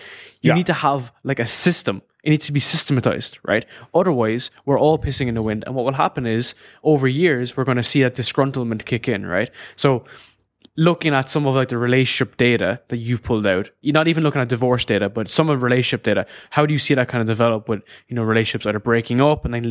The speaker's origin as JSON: {"language": "English", "country": "Ireland", "said": "I'm originally from Ireland"}